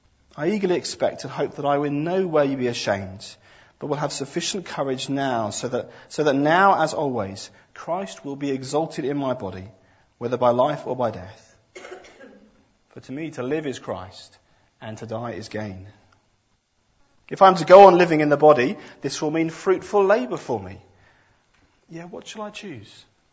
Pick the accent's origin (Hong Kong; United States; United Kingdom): United Kingdom; Of course, being British, there's a large part of us that thinks this is absolutely fantastic as well